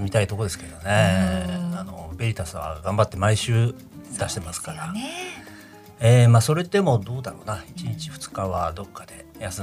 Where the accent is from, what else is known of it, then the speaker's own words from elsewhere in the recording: Hyogo, Japan; 私のふるさとのですね、兵庫県播磨地域にいた人が福岡の地に渡って